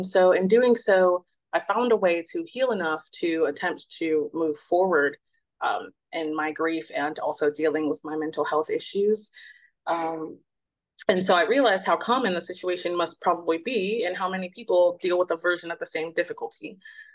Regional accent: Chicago, Illinois, United States; I grew up in Chicago, Illinois. I am 25 just recently this year.

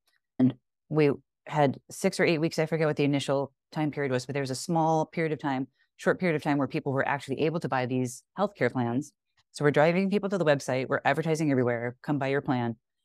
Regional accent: Boston, Massachusetts, United States; I grew up in Boston. We say pancake instead of flapjack.

